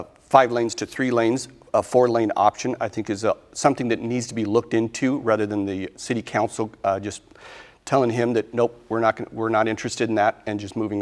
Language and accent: English; Vietnam; now in Spokane, United States; I came here from Vietnam in 1969. I've lived in Spokane for the last 42 years.